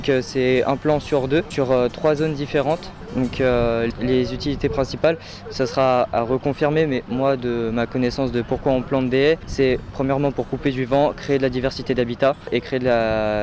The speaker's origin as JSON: {"language": "French", "town": "Écully", "region": "Auvergne-Rhône-Alpes", "country": "France", "said": "Moi je suis plus d'Écully, donc ça fait environ 45 minutes en voiture. Je suis pas la porte à côté, mais c'est pas si loin que ça."}